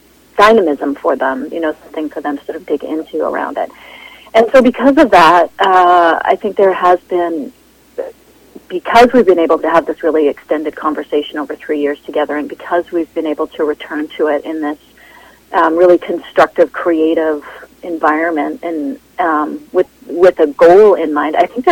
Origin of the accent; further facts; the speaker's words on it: Vancouver, British Columbia, Canada; well, I grew up in Vancouver and then I left for a while and I came back just over 10 years ago.